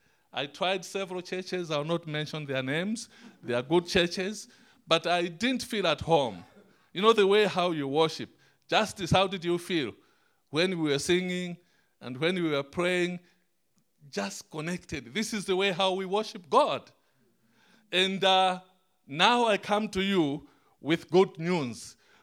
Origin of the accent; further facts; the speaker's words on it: Malawi; Now, I said we are coming from Malawi.